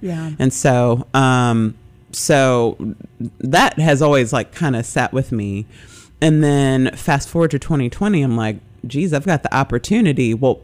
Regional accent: Memphis, Tennessee, United States; born there; so my background, I was born in Memphis, but my mother's from St. James, Louisiana. I spent most of my summers there as a child.

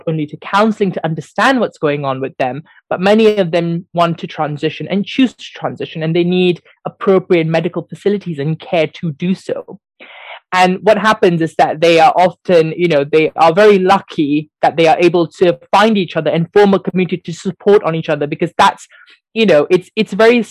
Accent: Malaysia; moved away as an adult; I grew up in Malaysia until I was at the age of 18.

